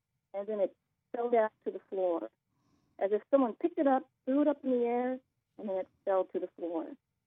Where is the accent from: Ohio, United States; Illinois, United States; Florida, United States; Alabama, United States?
Ohio, United States; Akron; I'm from Akron, Ohio.